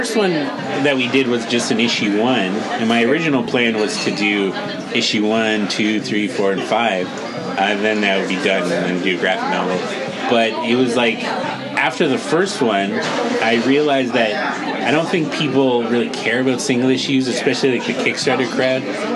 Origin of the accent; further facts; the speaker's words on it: Brampton, Ontario, Canada; I grew up in Brampton, still live there. And it's pretty shitty usually. Nothing's going on.